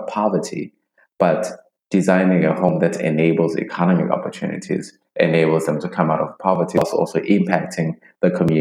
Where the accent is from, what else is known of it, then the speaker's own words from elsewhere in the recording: Durban, KwaZulu-Natal, South Africa; I am from Durban, South Africa.